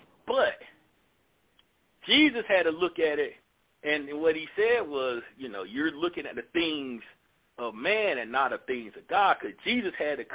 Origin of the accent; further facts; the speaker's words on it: the South, United States; I'm originally from the South